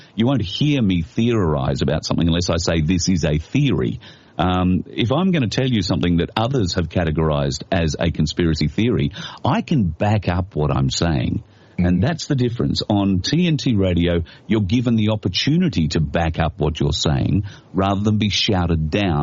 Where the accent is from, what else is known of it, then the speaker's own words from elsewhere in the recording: Australia; accent: Australian; my accent, like a real ochre accent, wouldn't be easy for the listener to understand.